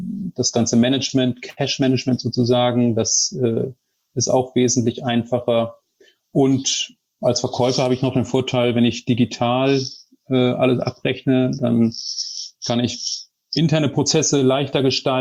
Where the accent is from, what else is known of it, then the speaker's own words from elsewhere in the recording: Lübeck, Schleswig-Holstein, Germany; ich komme ja aus Lübeck ursprünglich und da sieht man diesen Wandel relativ stark